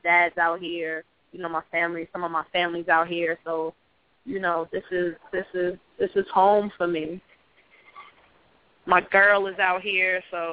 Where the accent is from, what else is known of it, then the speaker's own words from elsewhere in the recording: Georgia, United States; but I'm from Georgia. I went to high school out here. Middle school, elementary school. This is where I'm from, born and raised.